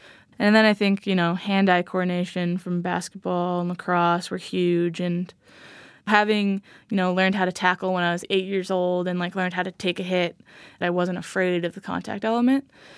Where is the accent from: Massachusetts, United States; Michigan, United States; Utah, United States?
Massachusetts, United States; Franklin; And, like, every memory I have of my childhood is me on the sideline in one of their games.